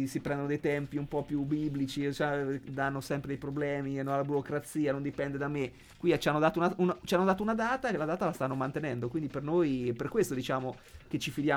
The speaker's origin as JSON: {"language": "Italian", "town": "Ancona", "region": "Marche", "country": "Italy", "said": "siamo tutti d'Ancona"}